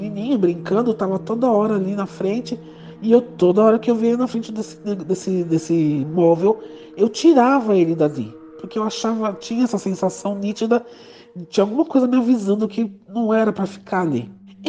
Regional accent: São Paulo, Brazil; Eu sou de São Paulo

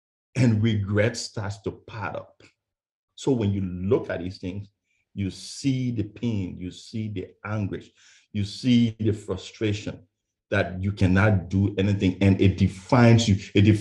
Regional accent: Liberia; now in United States; I'm originally from West Africa, specifically a country called Liberia.

